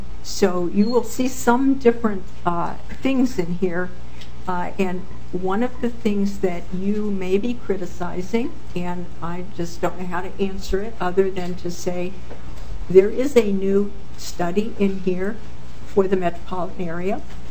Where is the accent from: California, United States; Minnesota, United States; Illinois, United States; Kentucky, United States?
Minnesota, United States; Minneapolis; Minneapolis, I'm from Minneapolis, our water is all from the river and we clean it up.